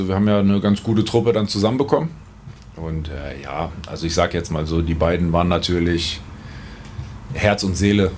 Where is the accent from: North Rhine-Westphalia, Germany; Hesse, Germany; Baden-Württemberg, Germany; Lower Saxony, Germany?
North Rhine-Westphalia, Germany; Iserlohn; born there; Also gebürtig komme ich aus Iserlohn